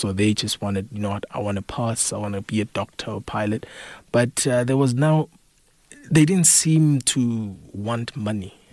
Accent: Bulawayo, Zimbabwe; I was born and raised in Zimbabwe, Bulawayo. I've always come from an entrepreneurial family, entrepreneurial by circumstance, not by choice.

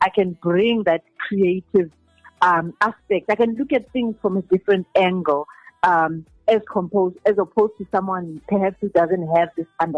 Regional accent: Zimbabwe; I'm originally from Zimbabwe.

